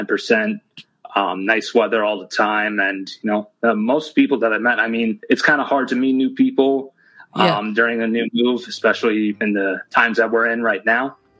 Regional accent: Pennsylvania, United States; also born or lived in New York; So I was born in New York. I still got a good amount of family in New York, but I spent most of my life growing up in Eastern Pennsylvania.

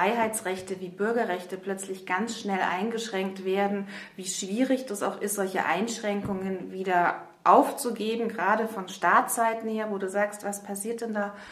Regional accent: Nuremberg, Bavaria, Germany; Ja, ich bin wirklich gebürtige Nürnbergerin, gebürtige Fränkin. Ich bin hier vor fast 50 Jahren, muss man jetzt leider schon sagen, zur Welt gekommen, habe in Nürnberg mein Abitur gemacht

